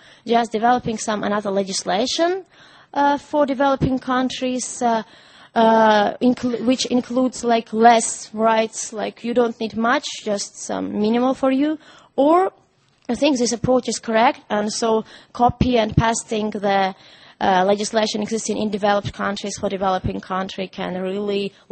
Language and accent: English; Armenia; English is a second language; now in Netherlands; I'm originally from Armenia, but I live in Netherlands.